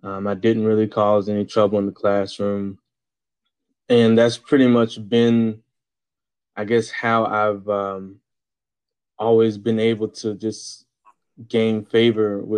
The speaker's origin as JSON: {"language": "English", "town": "Chesterfield", "region": "Virginia", "country": "United States", "tie": "born or raised there", "also_born_or_lived": "Wilmington, North Carolina", "said": "So I'm from Chesterfield, Virginia, and Wilmington, North Carolina. So those are the two main places as far as, you know, the elementary, middle school, and high school education."}